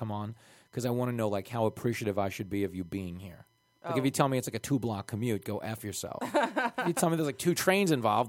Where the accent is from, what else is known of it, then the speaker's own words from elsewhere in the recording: Levittown, New York, United States; I grew up in Levittown.